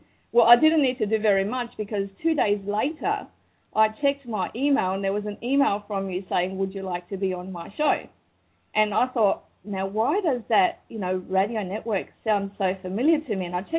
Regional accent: Cyprus; now in Australia; I was a refugee from Cyprus. So there was a war in Cyprus in 1974, and my parents lost absolutely everything. So we came to Australia, sponsored to come to Australia, as refugees with only a suitcase and $200 in cash.

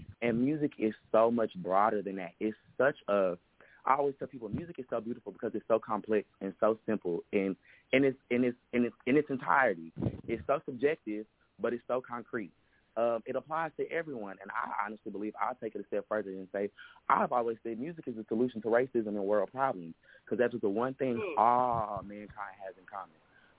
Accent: Dallas, Texas, United States; Show me somebody out of Dallas from my hometown.

